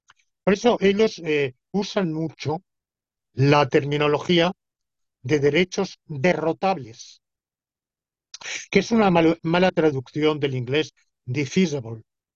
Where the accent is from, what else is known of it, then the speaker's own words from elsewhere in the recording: Alicante, Valencian Community, Spain; en mi tierra natal, en Alicante